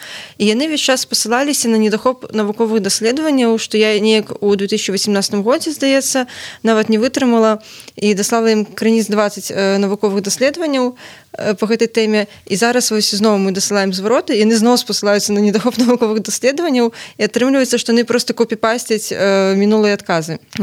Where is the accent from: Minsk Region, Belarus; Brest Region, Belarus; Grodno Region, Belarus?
Minsk Region, Belarus; Slutsk; Я сама паходжу са Слуцку